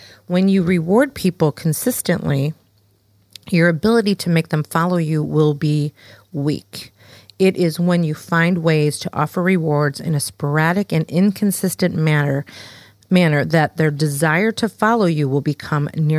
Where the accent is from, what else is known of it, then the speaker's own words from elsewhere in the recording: Australia; like, oh, you're from England. No, I'm from Australia.